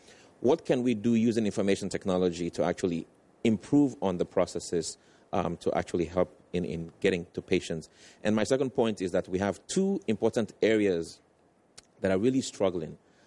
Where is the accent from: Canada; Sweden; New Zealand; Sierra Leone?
Sierra Leone; now in United States; I'm from Sierra Leone. I just came to the U.S. about 3 weeks ago